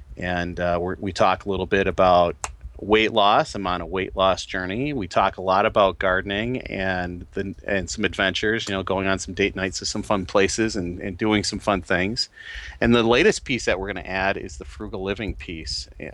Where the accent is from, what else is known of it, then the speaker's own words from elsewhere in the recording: Wisconsin, United States; also born or lived in Illinois; now in Minnesota, United States; I'm actually from Wisconsin, and my wife will start snickering over at her desk, because I've lived most of my life in Minnesota. We also lived in Illinois for 9 years for job purposes.